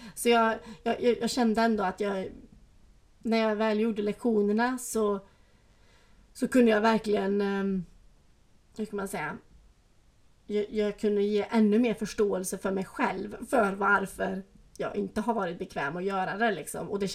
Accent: Sweden; När jag kör hemma i Sverige. Då kör jag utifrån mina föräldrars gata.

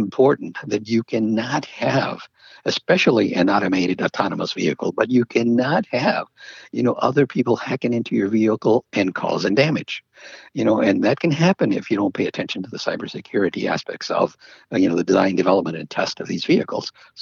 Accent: Casa Grande, Arizona, United States; I mean, I came from Arizona, Casa Grande, Arizona, little town

